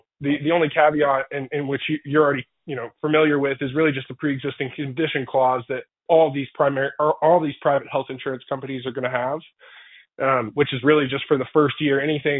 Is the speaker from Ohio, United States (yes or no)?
no; Longview, Texas, United States; born there; I was born in Longview. My family, there's a brewery in downtown Longview.